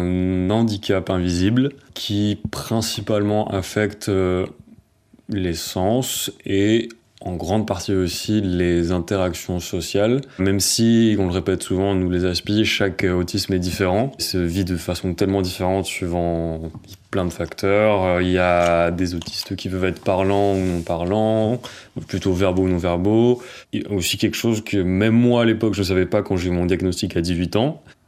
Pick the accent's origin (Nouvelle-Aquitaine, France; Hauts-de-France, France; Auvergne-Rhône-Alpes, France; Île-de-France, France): Auvergne-Rhône-Alpes, France; Romans-sur-Isère; J'ai 30 ans, je viens de Romans-sur-Isère.